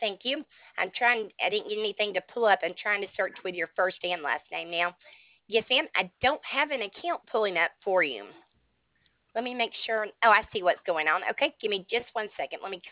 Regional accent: Alabama, United States

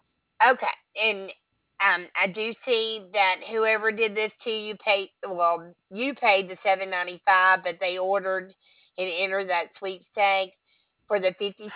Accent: Alabama, United States; Oh, I'm from Alabama. I can't get all those names.

